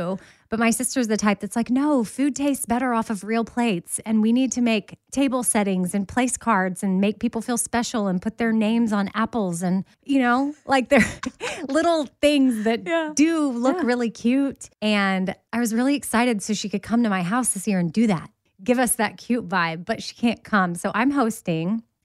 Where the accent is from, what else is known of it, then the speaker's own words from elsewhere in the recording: Texas, United States; And then, you know, I'm from Texas. Some people are confused by that, but my mom was born and raised in Alabama and she met my dad in Alabama.